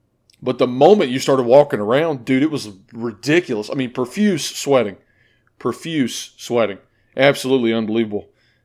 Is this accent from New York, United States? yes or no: no; Kings Mountain, North Carolina, United States; now in Forsyth, United States; I'm from Kings Mountain, North Carolina. I got called to ministry when I was 15.